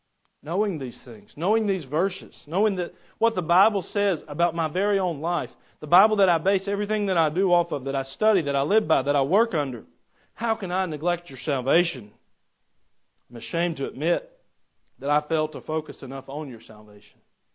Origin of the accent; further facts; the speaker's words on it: Gainesville, Georgia, United States; now in Nashville, United States; I'm from Gainesville, Georgia. I knew there was a Nashville, but I never intended to go there.